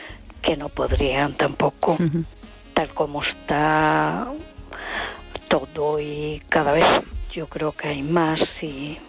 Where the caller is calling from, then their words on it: A Coruña, Galicia, Spain; de Coruña.